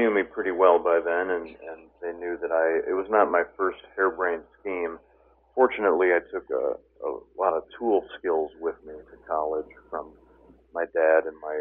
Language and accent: English; Minooka, Illinois, United States; No, I didn't. I had a penchant for entertaining, for sure, and we did plays at my high school